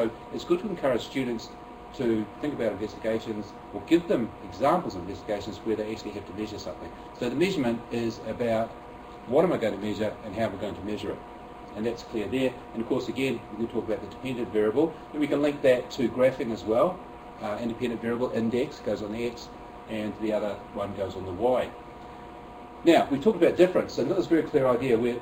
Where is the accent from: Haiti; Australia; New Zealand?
New Zealand; I'm not from here, I'm actually from New Zealand